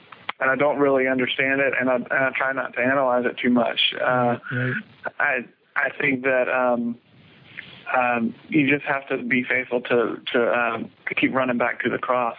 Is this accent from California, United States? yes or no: no; Lake Charles, Louisiana, United States; moved away; also born or lived in Houston; I grew up in Louisiana in Lake Charles, moved to Houston, and after going to college for a couple of years, I ended up finishing school in Houston